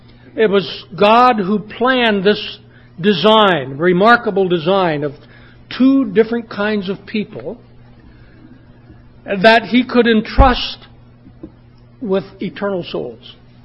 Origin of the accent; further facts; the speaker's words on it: Oregon, United States; I came from Oregon in the west. She came from the city. I came from the country. She came from where it's cold. I came from where it's warm.